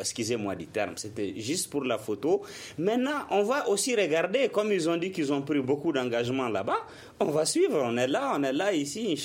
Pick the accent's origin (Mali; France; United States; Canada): Mali; Kidal; moi je suis originaire de Kidal, hein, et Kidal a toujours eu un statut particulier au Mali.